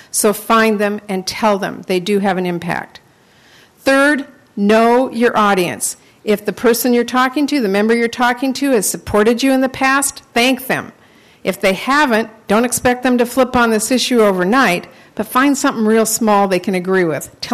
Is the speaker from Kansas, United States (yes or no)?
no; Washington, United States; In my home state, King County, one of our largest, our largest county